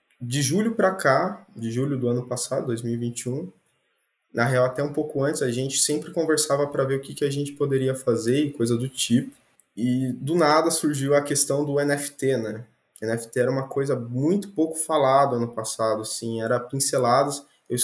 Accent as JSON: {"language": "Portuguese", "town": "Londrina", "region": "Paraná", "country": "Brazil", "said": "Eu sou de Londrina também, né?"}